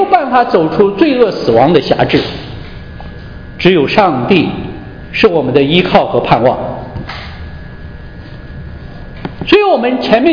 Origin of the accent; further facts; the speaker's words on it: China; 按照我们中国人传统叫衣锦还乡啊，这个光宗耀祖。